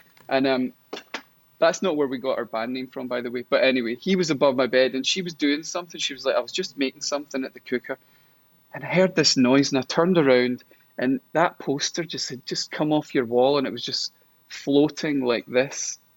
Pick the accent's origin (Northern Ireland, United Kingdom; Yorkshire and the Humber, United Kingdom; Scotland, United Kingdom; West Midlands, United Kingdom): West Midlands, United Kingdom; Stafford; born there; And I was born in Stafford.